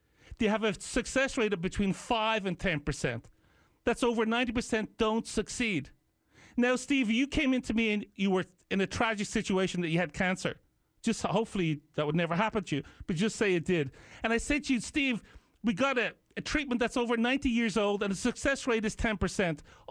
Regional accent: Ireland; moved away as an adult; now in United States; I obviously grew up in a culture. I'm Irish. I came here when I was a grown adult, so to speak. Been here for decades, of course. More time in America now than I was in Ireland.

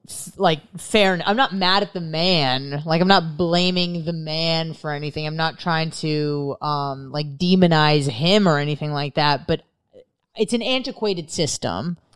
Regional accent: San Diego, California, United States; Why? I go, I'm from San Diego.

